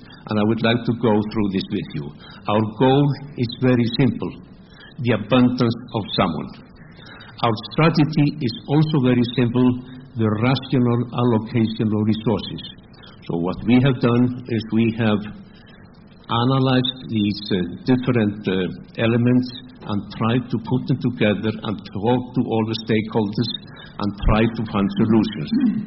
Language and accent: English; Iceland; I come from Iceland, which is a fishy nation